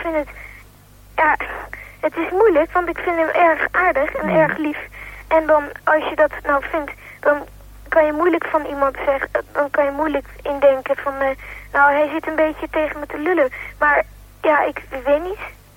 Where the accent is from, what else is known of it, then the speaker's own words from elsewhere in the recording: The Hague, South Holland, Netherlands; now in Amsterdam, Netherlands; Nou, ik kom uit Den Haag. En daarna ben ik in Amsterdam gaan wonen.